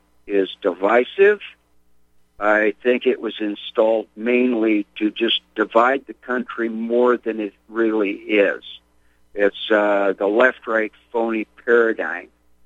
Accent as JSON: {"language": "English", "region": "Minnesota", "country": "United States", "said": "originally I'm from Minnesota, and I feel really bad for a lot of people in Minnesota"}